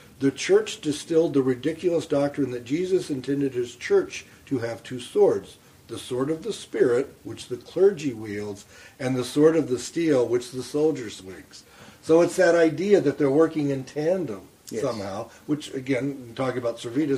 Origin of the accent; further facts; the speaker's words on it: United States; as an American, grown up in America and all that, I don't understand the idea of a sacral society as such.